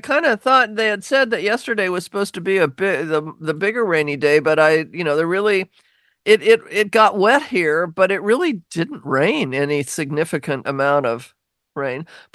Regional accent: Laurelhurst, United States; Well, I grew up in that area, and it was a big deal when I grew up in Laurelhurst.

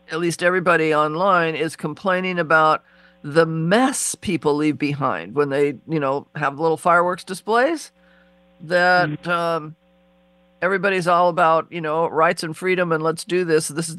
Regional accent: Seattle, Washington, United States; And I can remember, you know, when I grew up in, because I grew up in Seattle

